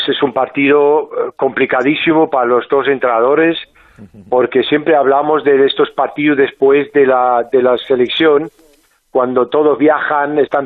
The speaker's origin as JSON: {"language": "Spanish", "country": "Germany", "tie": "born or raised there", "moved": "yes", "lives_now": "Spain", "said": "Que aunque estoy toda mi vida, voy a vivir en España seguramente, pues... Hombre, he nacido en Alemania, he crecido ahí."}